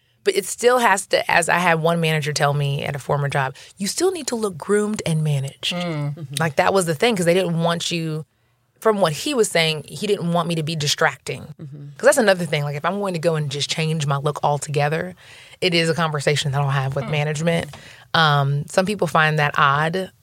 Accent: Chicago, Illinois, United States; also born or lived in Columbia, Missouri / Little Rock, Arkansas; I'm originally from the Chicago area.

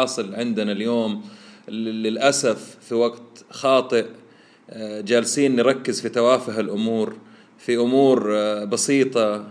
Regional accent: Saudi Arabia; طب ما احنا سعوديين،

